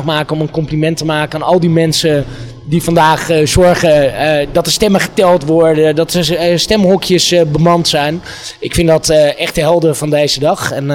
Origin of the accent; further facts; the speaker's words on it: Amsterdam, North Holland, Netherlands; Ik vind echt dat het mijn dure plicht is als Amsterdammer met een beetje invloed en een podium.